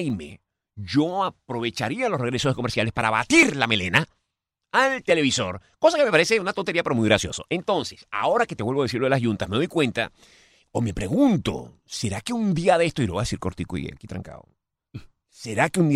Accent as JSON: {"language": "Spanish", "country": "Venezuela", "said": "Porque yo en mi país, Venezuela, estaba acostumbrado a entregar la sintonía al himno nacional."}